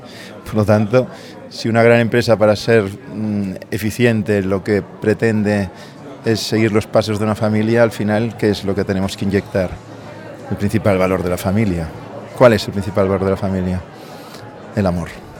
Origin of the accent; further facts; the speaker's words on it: Barcelona, Catalonia, Spain; vengo de Barcelona